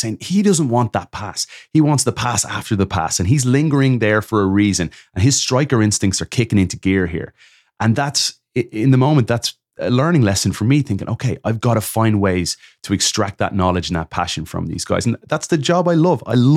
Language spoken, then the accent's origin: English; Ireland; moved away as an adult; now in United States; when I was a kid growing up in Ireland.